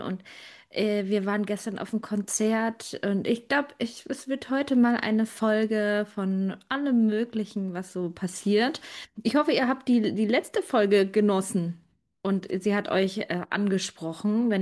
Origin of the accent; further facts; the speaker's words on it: Braunschweig, Lower Saxony, Germany; hey, wir sind aus Braunschweig, wir geben jetzt kein Trinkgeld, gell?